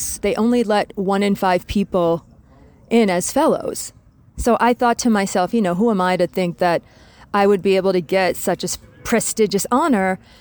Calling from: Uganda; I am calling from Kabbalah, Uganda.

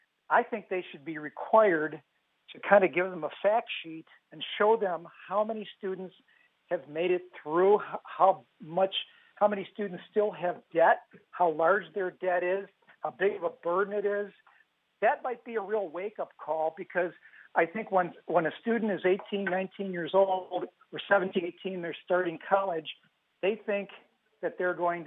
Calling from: Crescent City, Illinois, United States; Crescent City, Illinois.

